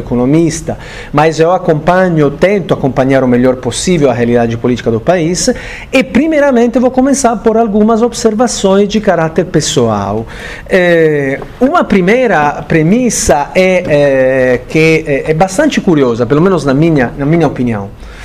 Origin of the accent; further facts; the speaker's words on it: Italy; Portuguese is a second language; moved away as an adult; now in Brazil; Eu sou italiano, morei na Itália até os 40 anos de idade, e de cidadão da União Europeia.